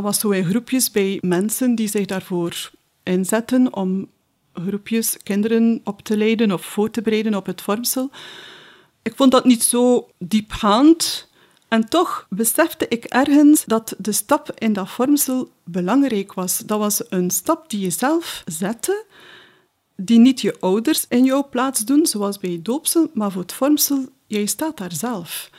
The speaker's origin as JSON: {"language": "Dutch", "town": "Bruges", "region": "West Flanders", "country": "Belgium", "tie": "born or raised there", "said": "Ik ben afkomstig van Sint-Andries, Brugge. Ja. En het middelbaar, dat was ook op Sint-Andries, een andere parochie wel."}